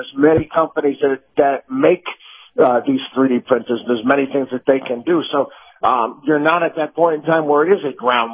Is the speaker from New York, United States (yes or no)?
yes; Albany, New York, United States; So, again, I grew up in Albany, New York. I understand this.